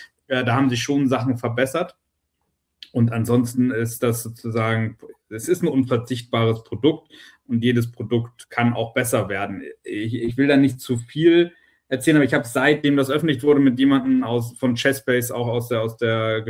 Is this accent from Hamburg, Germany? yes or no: yes; Hamburg, Germany; Genau das für uns als Hamburger, so ein bisschen, oh je